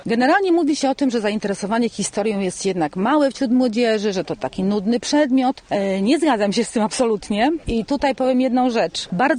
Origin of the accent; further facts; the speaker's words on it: Kępno, Greater Poland Voivodeship, Poland; No więc nie tylko ja jestem z Kępna